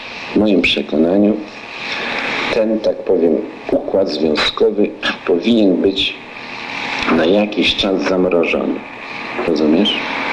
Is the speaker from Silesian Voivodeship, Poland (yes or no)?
no; Greater Poland Voivodeship, Poland; pochodzę z Poznańskiego